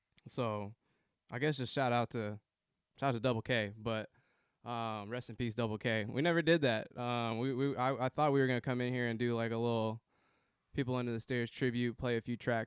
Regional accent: Portland, Oregon, United States; Yeah, I never, so I grew up here in Portland, but my brother did go to U

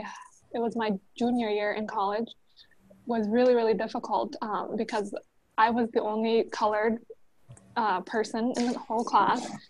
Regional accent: United States; as an American, like, you are viewed a certain way, but as an American, you also don't understand some of the history that those people know.

